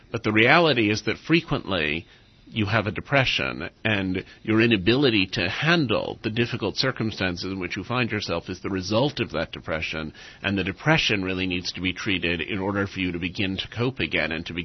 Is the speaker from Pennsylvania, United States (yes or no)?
no; New York, United States; also born or lived in England; I'm originally from New York. I lived in England for a long time. I now live mostly in New York, but I go back and forth a little bit.